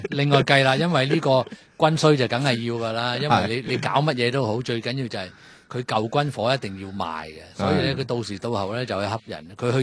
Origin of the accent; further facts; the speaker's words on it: China; 但我哋即係我哋中國人睇呢啲戲個感受